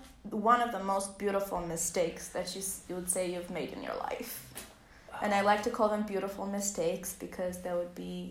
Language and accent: English; Albania; I grew up in Albania, and I don't know how you guys do it here, elementary school, but we had to read, like, paragraphs.